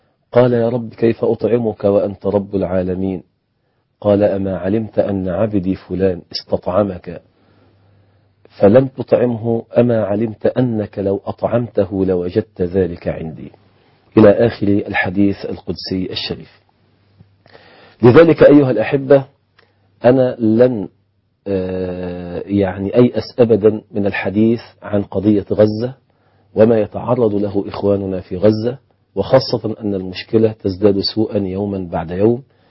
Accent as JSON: {"language": "Arabic", "country": "Egypt", "said": "يعني نحن عندنا في مصر أزمة وقود وأزمة سولار وأزمة بنزين"}